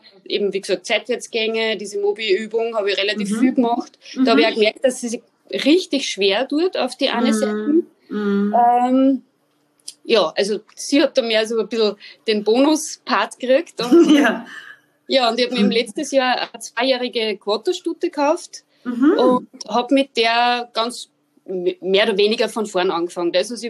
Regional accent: Linz, Upper Austria, Austria; Ich komme aus Oberösterreich, aus Linz, und habe aber meine Pferde im Mühlviertel stehen

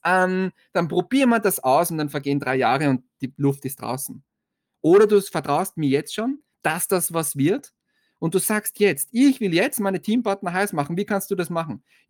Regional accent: Austria; Also bei uns in Österreich ist immer Herbst und dann Winter.

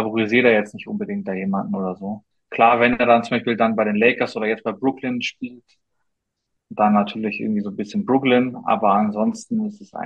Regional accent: Leverkusen, North Rhine-Westphalia, Germany; born there; Ich bin ja gebürtig aus Leverkusen.

